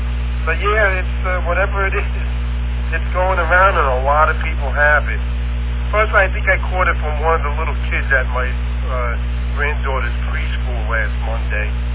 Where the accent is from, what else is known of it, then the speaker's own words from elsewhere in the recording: Israel; growing up in Israel, We used to drive to Jerusalem during Christmas time